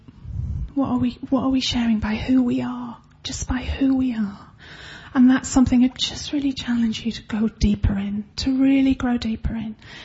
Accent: England, United Kingdom; Is that being English? Is that the way I was brought up?

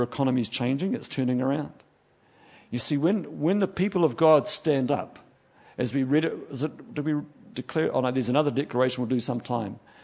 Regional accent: New Zealand; now in Slough, United Kingdom; I come from New Zealand, where a city is when you get to a certain size

